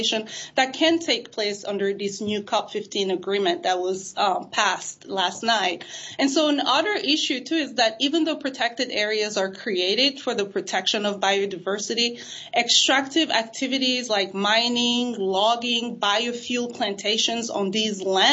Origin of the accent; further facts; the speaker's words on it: Senegal; like in my home country of Senegal